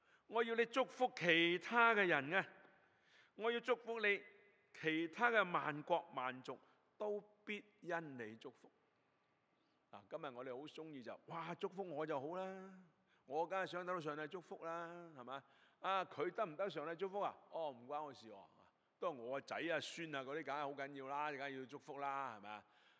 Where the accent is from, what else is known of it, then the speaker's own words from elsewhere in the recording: China; 因為我哋中國人最睇重係咩啊？